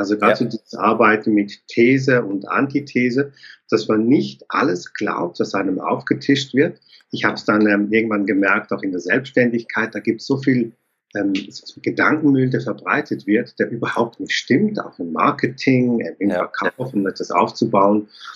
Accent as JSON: {"language": "German", "town": "Münsterlingen", "region": "Thurgau", "country": "Switzerland", "tie": "born there", "said": "Ich bin in Münsterlingen geboren, am Bodensee."}